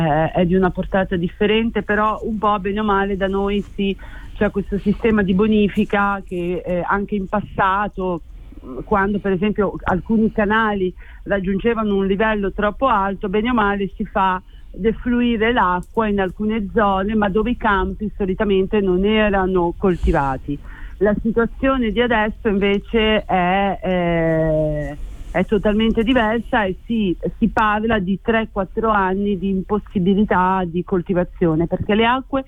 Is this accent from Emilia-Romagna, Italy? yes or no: yes; Filo, Emilia-Romagna, Italy; io sono il mio paese, si chiama Filo, è un paesino molto piccolo, siamo nella parte del Ferrarese, ma subito attaccata al confine poi di dove iniziano tutti i paesini nella provincia Ravennate